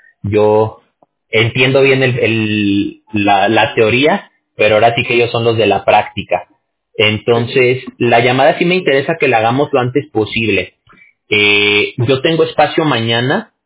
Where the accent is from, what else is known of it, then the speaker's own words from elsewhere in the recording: Mexico; yo soy mexicano